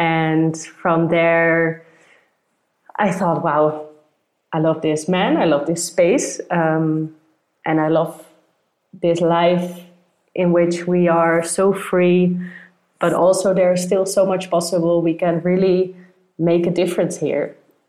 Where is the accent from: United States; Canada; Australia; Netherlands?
Netherlands; I'm from the Netherlands